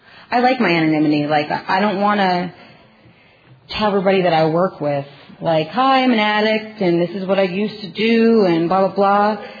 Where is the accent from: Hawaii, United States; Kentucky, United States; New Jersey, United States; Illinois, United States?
New Jersey, United States; I'm an addict from New Jersey.